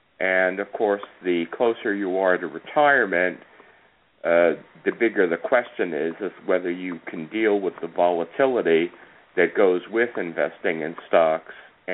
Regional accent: Long Island, New York, United States; now in Texas, United States; I'm from New York originally. Like I said, I grew up on Long Island. I was a corporate relocatee to Texas with American Airlines

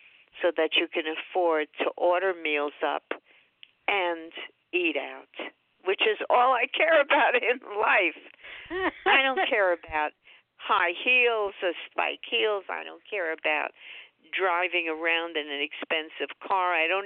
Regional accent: Manhattan, New York, United States; It's about my life in show business and growing up in Manhattan and being the child of theater people

